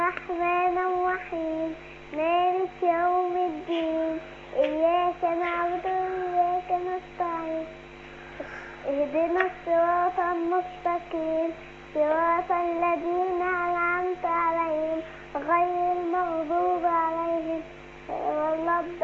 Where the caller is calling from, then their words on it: 6th of October, Giza Governorate, Egypt; بتكلم من اكتوبر